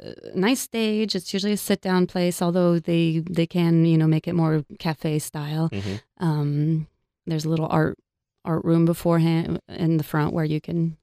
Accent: France; I grew up in France. My dad's French.

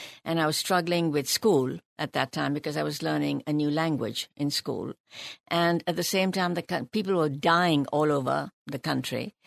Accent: Delhi, India; because I was born when India was a colony. And then I lived through the time when India became independent.

